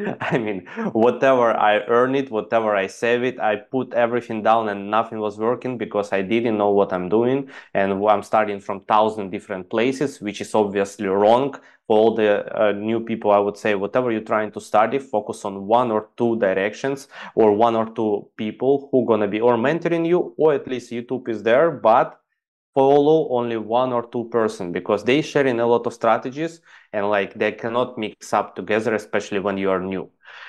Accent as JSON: {"language": "English", "country": "Ukraine", "second_language": "English", "moved": "as an adult", "said": "I'm basically from Ukraine, and I went to Dubai to earn some"}